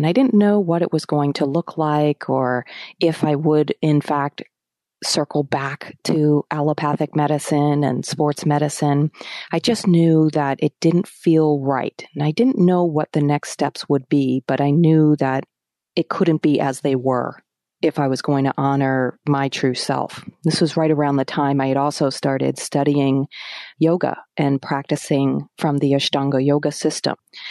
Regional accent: New Hampshire, United States; Even as a kid growing up in New Hampshire, I was always hiking in the White Mountains

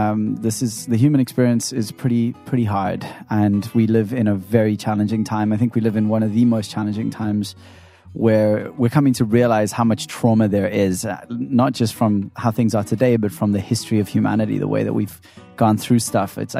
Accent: South Africa; I'm from South Africa, in case you didn't know that.

